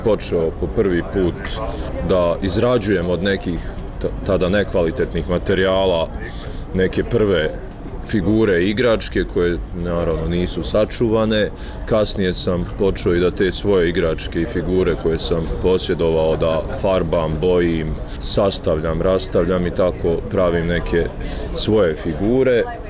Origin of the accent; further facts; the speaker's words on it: Bosnia & Herzegovina; kod nas u BiH